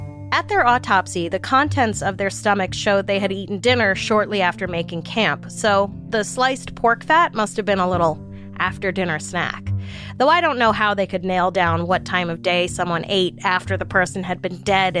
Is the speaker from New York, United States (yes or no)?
yes; New York City, New York, United States; Trust me, I grew up in New York City. I know cold.